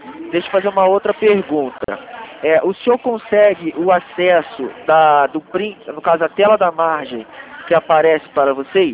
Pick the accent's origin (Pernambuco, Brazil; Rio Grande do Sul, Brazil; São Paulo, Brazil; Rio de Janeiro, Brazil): Rio de Janeiro, Brazil; Eu também sou do Rio de Janeiro, falo aqui de Santa Cruz, dentro de Santander.